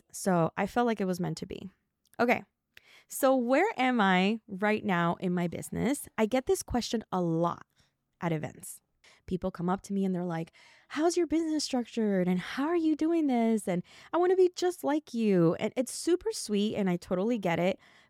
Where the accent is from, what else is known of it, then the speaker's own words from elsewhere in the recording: Florida, United States; I'm from Florida. My entire life, I've dealt with hurricanes. Like, that's just the weather we have. I'm Puerto Rican, you know, so Caribbean vibes for me.